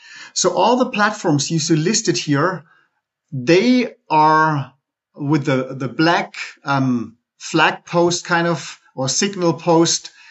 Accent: Germany; I'm from Germany. I'm married to an American.

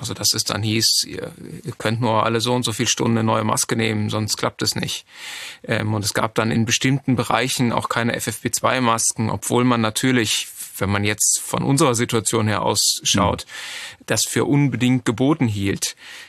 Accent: Rhineland, Germany; born there; now in Schleswig-Holstein, Germany; Ich bin gebürtig Rheinländer und im Exil jetzt in Schleswig-Holstein

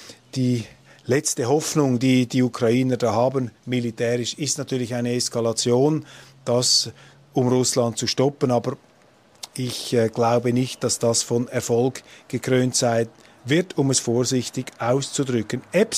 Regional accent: Switzerland; Und ich als Schweizer frage mich einfach

